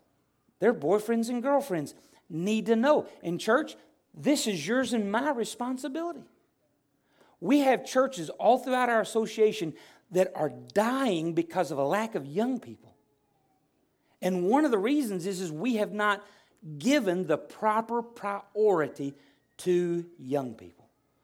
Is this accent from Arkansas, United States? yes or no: yes; Arkansas, United States; Because when I'm from Arkansas, good spider's a dead spider.